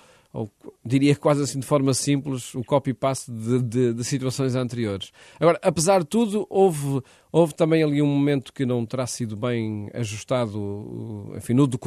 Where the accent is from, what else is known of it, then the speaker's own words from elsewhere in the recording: Porto, Norte, Portugal; Eu sou natural do Porto e tenho muito gosto em que as coisas aconteçam também no Porto